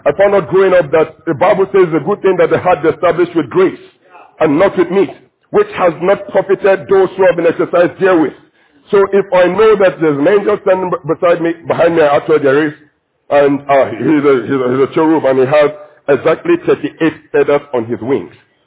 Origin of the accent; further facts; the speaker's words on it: Abuja, Federal Capital Territory, Nigeria; I'm an Abuja man, okay? We're from Abuja. That's the way that we do things.